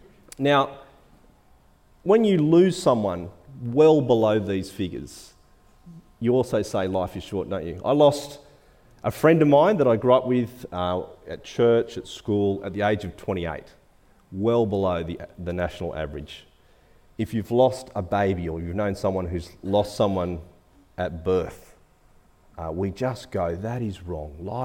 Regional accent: Australia; The stats for me as an Australian male at the age of 45 say that I will live statistically another 37 years.

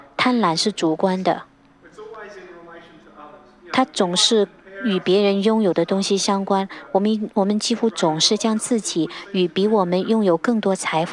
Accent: Australia; 因为作为澳洲人，我们生活在一个繁荣富裕的国家。

